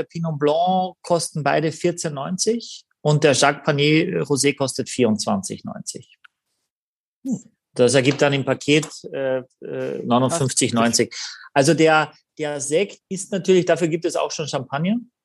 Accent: Carinthia, Austria; ich war so begeistert, dass Kärnten, meine Heimat, sowas schon in die Flasche bringt

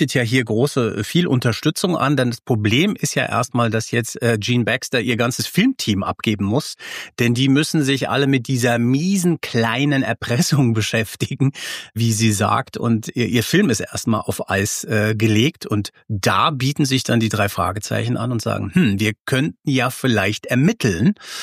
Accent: Frankfurt, Hesse, Germany; Denn so hat man bei uns in Frankfurt immer Kiosks genannt. Wir gehen mal zum Wasserhäuschen.

